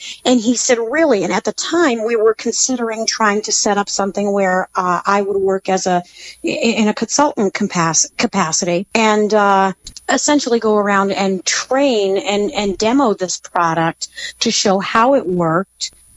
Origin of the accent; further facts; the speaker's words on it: San Pedro, California, United States; born there; As it was, I was born out in San Pedro, California.